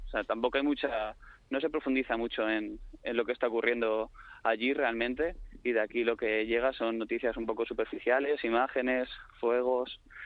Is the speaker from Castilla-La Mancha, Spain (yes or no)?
no; Leganés, Community of Madrid, Spain; los que somos de Leganés y los que son de Getafe